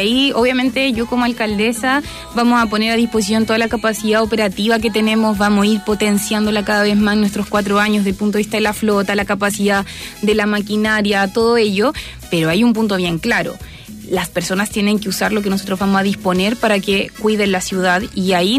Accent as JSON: {"language": "Spanish", "region": "Valparaíso", "country": "Chile", "said": "Yo tengo una teoría que los que somos porteños no bajamos al plan."}